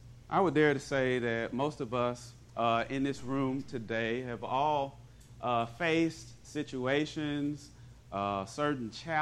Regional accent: Memphis, Tennessee, United States; now in Clarksdale, United States; We're originally from Memphis, been in Clarksdale for 10 years now. But he said that he thought it would be a great idea for Ole Miss to hire Lane Kiffin. Well, being from Tennessee

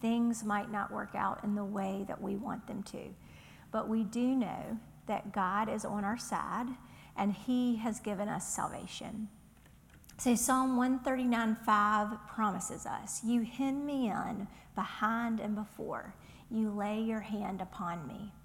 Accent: the South, United States; accent: Southern; my southern accent is like, oh

